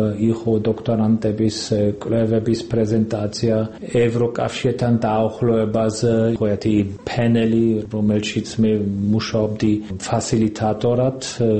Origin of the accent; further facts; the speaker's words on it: West Germany, Germany; Georgian is a second language; now in Georgia; მე დასავლეთ გერმანიიდან ვარ, ეს რომ იქაურ გერმანიიდან